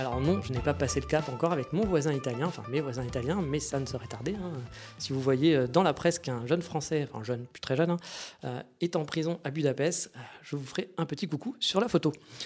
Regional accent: France; now in Japan; Oui, on est français

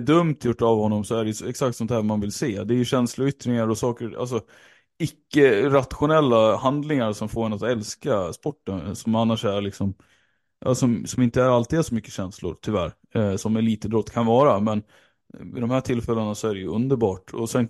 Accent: Umeå, Västerbotten County, Sweden; Det är roligt att se för mig som gammal Umebo liksom, såklart.

